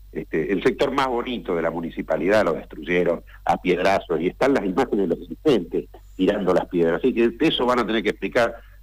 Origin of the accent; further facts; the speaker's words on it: Neuquén, Argentina; Esto ocurrió en todos los que somos neuquinos